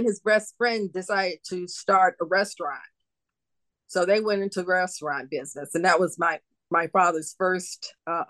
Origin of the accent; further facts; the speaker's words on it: Atlanta, Georgia, United States; I was born in 1951 in Atlanta, Georgia.